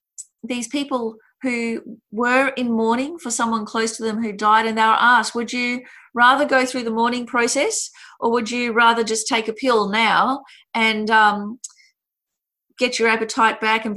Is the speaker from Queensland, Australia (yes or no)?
no; Fitzroy, Victoria, Australia; When I was little and there were lots of Greeks and Italians where I grew up in Fitzroy